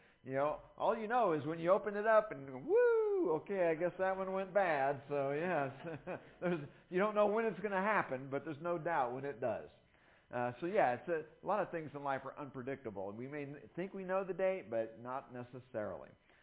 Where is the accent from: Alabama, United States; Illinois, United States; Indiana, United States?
Illinois, United States; as a Yankee, I'm from Illinois, if you're not 10 minutes early, you're late.